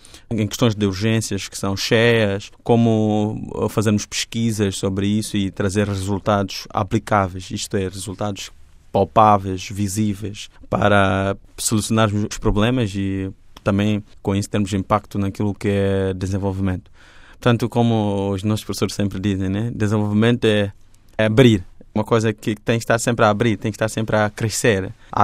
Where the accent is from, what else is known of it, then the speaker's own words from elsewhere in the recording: Mozambique; now in Italy; Eu, como moçambicano, trago para aqui a minha cultura, a minha identidade.